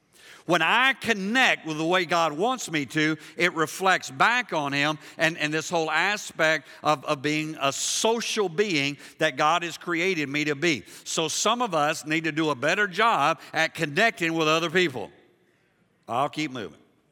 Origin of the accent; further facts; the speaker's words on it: Liberia; now in United States; I grew up in Africa. Most of you know that. I was born there.